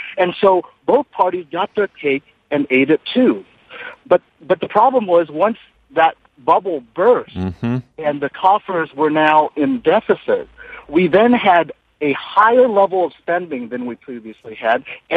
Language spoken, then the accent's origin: English; California, United States; now in Hartford, United States; I'm from California.